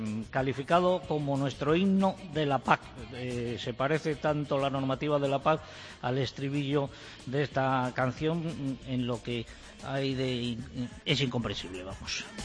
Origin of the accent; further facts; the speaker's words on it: Adanero, Castile and León, Spain; Bueno, al lado de mi pueblo, que yo soy de Adanero.